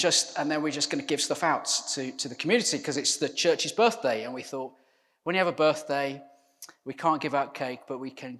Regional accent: West Midlands, United Kingdom; So I grew up outside Birmingham, as you know.

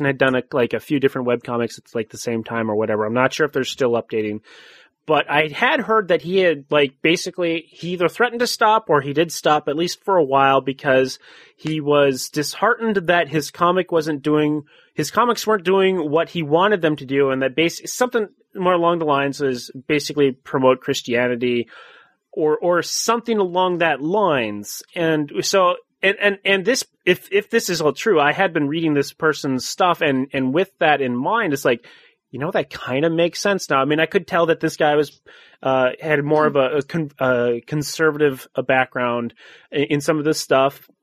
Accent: United States; I'm an American. I believe in the rights of, you know, right of religion and everything to practice their own.

